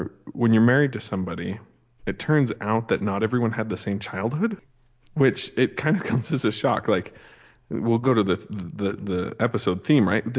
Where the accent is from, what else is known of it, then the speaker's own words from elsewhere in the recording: Montana, United States; So I grew up in Montana, and I know it's not the same as Saskatchewan, Saskatoon.